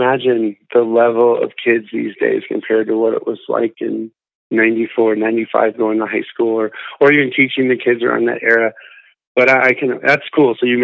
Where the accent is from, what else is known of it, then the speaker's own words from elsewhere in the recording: Florida, United States; My parents were born and raised in Los Angeles. Even though I was, grew up in Florida, they listened to a lot of music